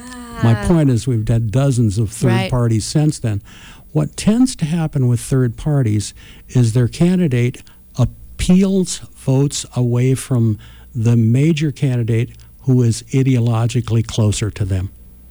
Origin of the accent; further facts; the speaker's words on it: California, United States; as much as being a Californian as I am, I would love to see my state have more influence.